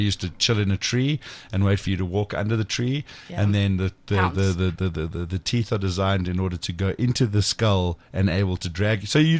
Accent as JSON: {"language": "English", "country": "South Africa", "said": "I'm from South Africa"}